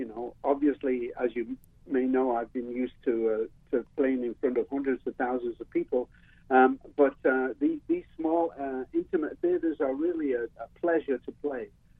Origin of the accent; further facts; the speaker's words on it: England, United Kingdom; moved away as an adult; now in United States; I'm an immigrant myself. I'm English. I've been an American citizen for 40 years, and I've been living here for over 50 years, but I'm English. I'm an immigrant.